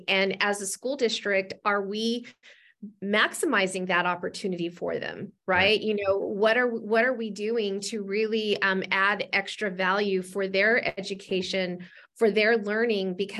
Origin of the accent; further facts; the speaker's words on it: Los Angeles, California, United States; You know, I grew up in Los Angeles in a community that was predominantly Latino, like 99%. I always tell people, yeah, I grew up in a Latinx bubble